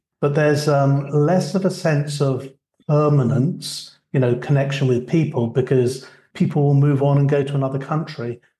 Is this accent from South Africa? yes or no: no; United Kingdom; also born or lived in Philippines; was not born in the UK. I was born in the Philippines. So I'm from Asian descent. And after I was born, we emigrated to the UK. So I was brought up in the UK and I went to a Catholic boarding school